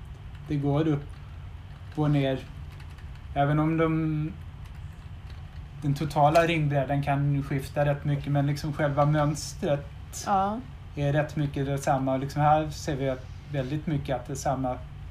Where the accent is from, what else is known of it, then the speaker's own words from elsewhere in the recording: Lund, Skåne, Sweden; born there; Ja, jag är faktiskt född i Lund.